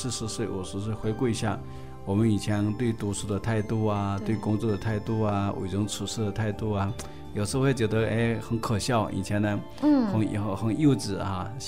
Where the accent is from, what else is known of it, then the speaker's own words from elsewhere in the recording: China; 做一个中国人，做一个和尚